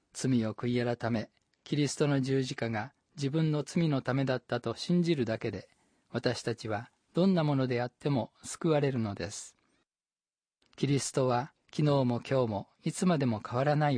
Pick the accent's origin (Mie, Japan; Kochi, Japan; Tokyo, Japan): Mie, Japan; Suzuka; 私の出身地である三重県の鈴鹿市には、今年1月に92歳になった父と今年9月に93歳になる母が老人ホームで暮らしています。